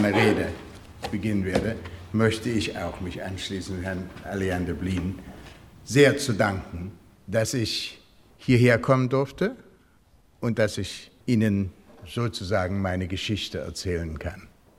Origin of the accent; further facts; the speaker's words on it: Dresden, Saxony, Germany; born there; Ich wurde 1923 in Dresden geboren. Dresden, eine Stadt mit höchstem kulturellem Niveau, bot fast ungeahnte Entfaltungsmöglichkeiten für einen jungen, sehr jungen Musiker, dem damaligen Wunderkind.